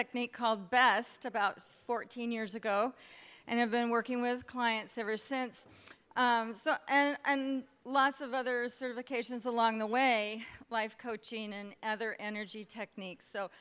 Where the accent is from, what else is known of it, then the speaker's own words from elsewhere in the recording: Minnesota, United States; I'm from Minnesota.